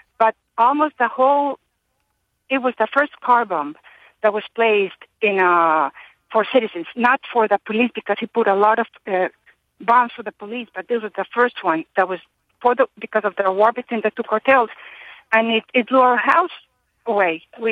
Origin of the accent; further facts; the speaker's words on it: Medellin, Antioquia, Colombia; I used to live in Medellin. It's my hometown. All my family still lives there.